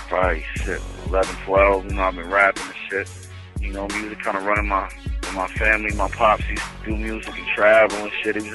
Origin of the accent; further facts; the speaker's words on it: South San Francisco, California, United States; I'm from Eastside, South San Francisco, man. California, Bay Area.